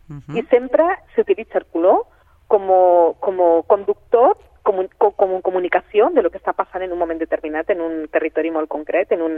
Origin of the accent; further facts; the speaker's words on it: Granada, Andalusia, Spain; Catalan is a second language; Ho sento molt, el meu català. Jo sabeu que jo sóc una catalana granadina estranya.